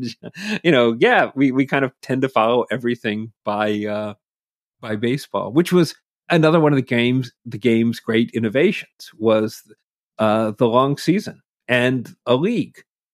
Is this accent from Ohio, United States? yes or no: no; Massachusetts, United States; And then, you know, growing up in Massachusetts, I'd go in and see, we'd go see the Red Sox.